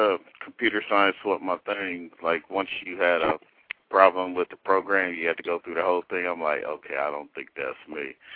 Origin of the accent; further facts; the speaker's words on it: Columbus, Ohio, United States; I'm from Columbus, Ohio, 45 years old, been here for quite a while.